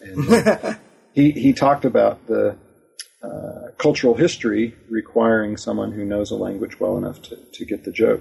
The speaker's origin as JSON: {"language": "English", "country": "United States", "said": "Maybe it's because I'm an American that I don't always want to focus on the same sad stories."}